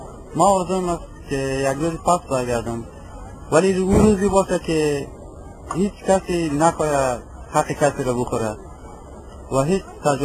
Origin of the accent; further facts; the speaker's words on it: Afghanistan; moved away; ما واقعیتش بسیار وقت است از افغانستان آمدیم